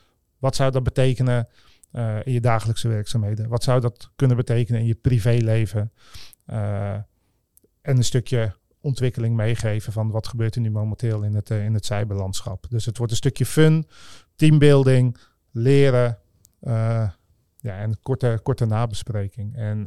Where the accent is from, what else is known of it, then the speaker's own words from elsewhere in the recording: Oude-Tonge, South Holland, Netherlands; Ja, geboren in Oude Tongen. Nog steeds woonachtig.